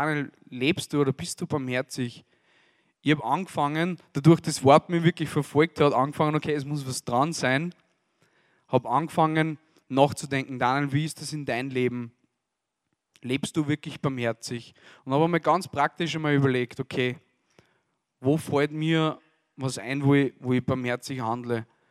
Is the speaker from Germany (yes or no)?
no; Asten, Upper Austria, Austria; now in Linz, Austria; ich komme aus Linz, ursprünglich aus Asten, also da war ich der Sache noch ein bisschen näher hier in Steyr. Jetzt lebe ich in Linz